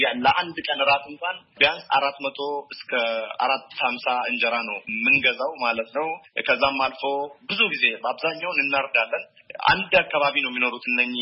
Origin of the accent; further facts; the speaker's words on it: Limu Kosa, Oromia, Ethiopia; now in Jimma, Ethiopia; ማለት እንግዲህ በማህበራዊ ድረገጽ የተወሰኑ ሰዎች ያውቁኛል። ጂማዞን ሊሞ ኮሳውራዳ ነው ተወልጄ ያደኩት። ትምህርቴን አንደኛ ደረጃ ለኩቺሜ በመትገኝ ትምህርት ቤት ነው የጀመርኩት። ሁለተኛ ደረጃ ጆራ ቦቶር ነው የተማርኩት። ጂማ ነው የምኖረው በዚህ ሰዓት።